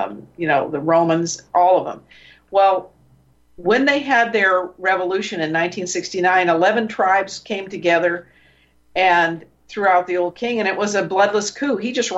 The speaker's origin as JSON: {"language": "English", "region": "Oregon", "country": "United States", "said": "And I'm from Oregon. I'm an Oregonian."}